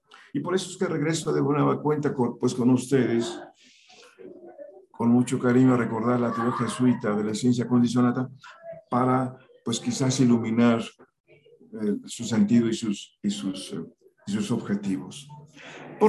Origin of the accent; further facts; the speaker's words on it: Mexico; temas fundamentales que eran parte de nuestra formación como mexicanos.